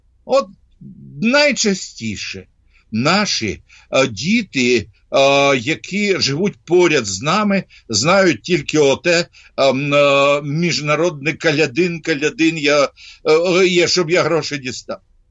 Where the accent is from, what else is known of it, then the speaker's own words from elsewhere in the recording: Odesa, Odesa Oblast, Ukraine; в Одесі, моєму рідному місті